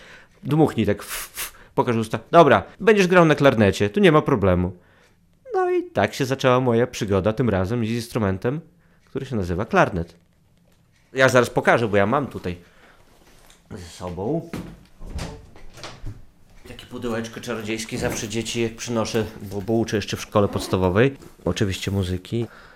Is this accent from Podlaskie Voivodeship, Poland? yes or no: yes; Białystok, Podlaskie Voivodeship, Poland; Urodziłem się w Białymstoku, mieszkałem i mieszkam do dzisiaj, także jestem białostoczaninem.